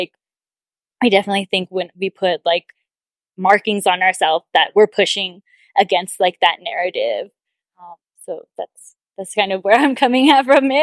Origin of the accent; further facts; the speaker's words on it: Los Angeles, California, United States; like I grew up in Los Angeles, and so I definitely had some issues with like my identity and trying to like figure out and like, oh, I'm just an urban Indian.